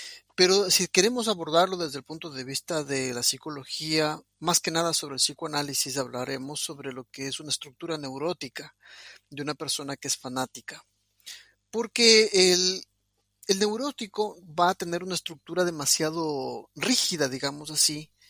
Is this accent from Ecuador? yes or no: yes; Ecuador; now in Argentina; Soy ecuatoriano, pero adoptado por los argentinos. Estoy justamente en este momento en Argentina.